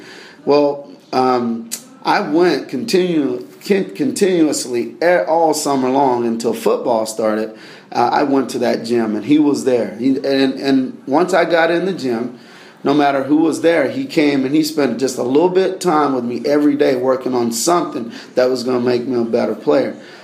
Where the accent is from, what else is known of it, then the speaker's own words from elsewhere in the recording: Texas, United States; that's how I was brought up and that's how I was raised down in Texas, and that's what they expected.